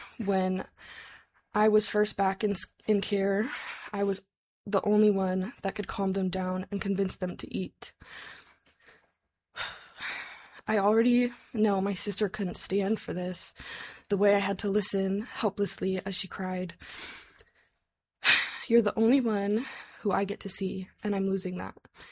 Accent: Anchorage, Alaska, United States; from Anchorage, and I'm in support of House Bill 157.

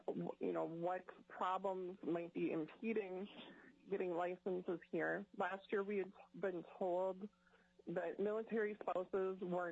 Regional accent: Ketchikan, Alaska, United States; I am from Ketchikan. I'm an ICU nurse at Ketchikan Medical Center.

